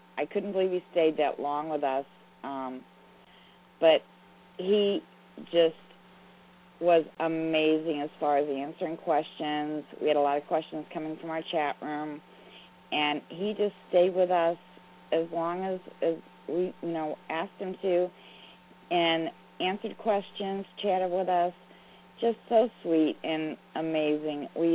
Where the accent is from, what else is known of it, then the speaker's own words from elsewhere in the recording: St. Louis, Missouri, United States; St. Louis, Missouri. Still there.